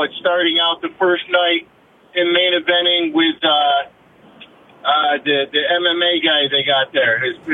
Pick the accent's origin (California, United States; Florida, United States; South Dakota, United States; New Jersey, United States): Florida, United States; So, I'm from Florida, and all that COVID spike, actually fake news, guys.